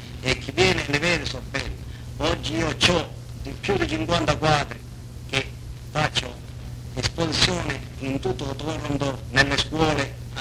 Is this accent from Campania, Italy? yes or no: no; Sicily, Italy; Con i templi d'Agrigento è sicuro che mi dicono che sono siciliano, senza dubbio.